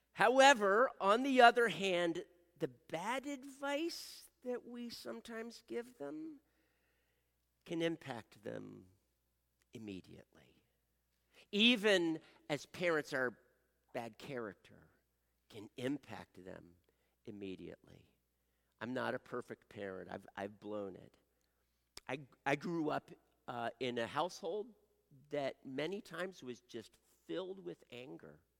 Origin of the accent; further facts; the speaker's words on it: Wilmington, Delaware, United States; We're from Wilmington, Delaware, 1,000 miles north of here almost. And we came down here to vacation.